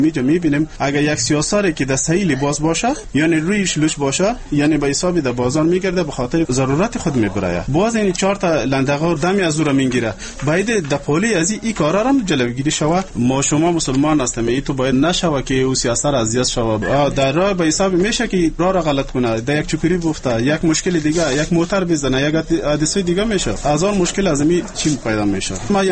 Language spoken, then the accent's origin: Persian; Afghanistan; ما شما افغان هستیم